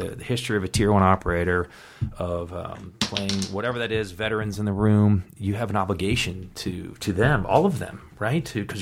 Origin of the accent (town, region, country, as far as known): East Coast, United States; born or raised there